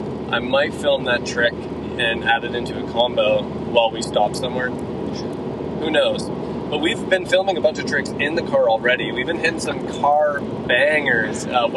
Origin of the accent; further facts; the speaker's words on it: Canada; So it is local to Canadians only, which is kind of exciting as a Canadian because we get such little representation at the worldwide events